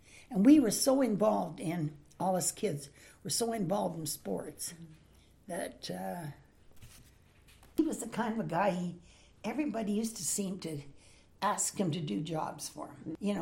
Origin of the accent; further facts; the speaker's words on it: Canada; But I'm a Canadian, yeah.